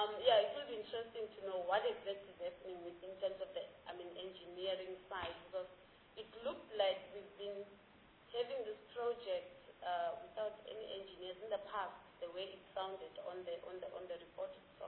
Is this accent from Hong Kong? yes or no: yes; Hong Kong; I come from Hong Kong.